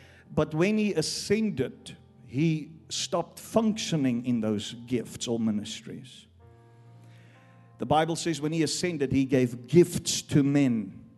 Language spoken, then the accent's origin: English; Cape Town, Western Cape, South Africa; I am a South African. I'm from South Africa. And I live in Cape Town. Right there on the tip of the continent of Africa